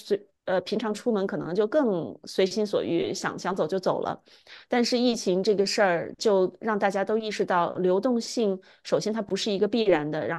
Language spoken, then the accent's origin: Chinese; Wuhan, Hubei, China; 因为我本身是武汉人，所以我其实，在疫情刚刚一开始的时候，就当时就非常的关注